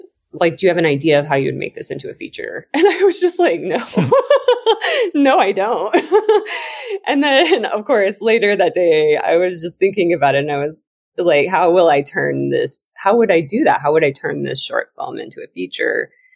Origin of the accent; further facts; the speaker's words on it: Missouri, United States; Like I said, I'm from Missouri. My mom was a teller at a bank. My dad worked at a factory.